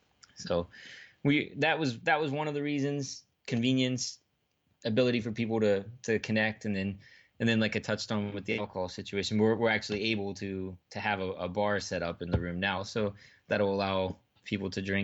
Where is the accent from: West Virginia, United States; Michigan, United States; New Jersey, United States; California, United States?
West Virginia, United States; we're all from West Virginia.